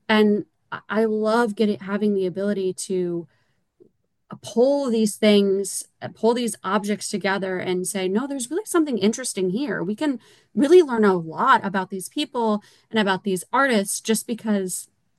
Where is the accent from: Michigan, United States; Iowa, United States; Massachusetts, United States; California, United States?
Iowa, United States; So for most of my life, I really wanted to be a marine biologist, but I grew up in Iowa. And so that's not really something you can do in Iowa.